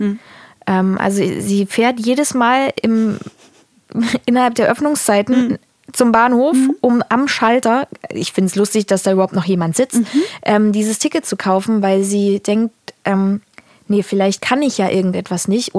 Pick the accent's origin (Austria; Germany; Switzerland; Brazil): Germany; East Germany; an diesem ostdeutschen Denken, jedenfalls die Menschen, die ich kenne in meiner Heimat, manchmal so traurig macht.